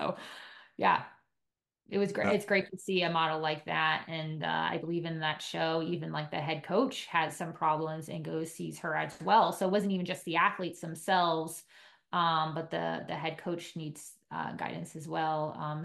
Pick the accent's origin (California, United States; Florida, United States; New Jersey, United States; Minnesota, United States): New Jersey, United States; I grew up in New Jersey